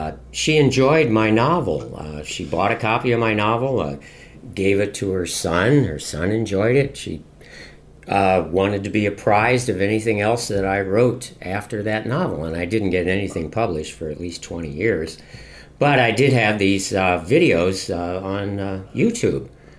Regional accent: Virginia, United States; No, I didn't. I grew up in Fairfax County, Virginia.

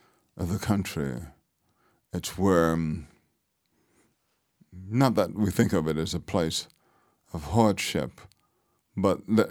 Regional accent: Bogalusa, Louisiana, United States; growing up in Bogalusa, Louisiana, a place that was a curse and a blessing.

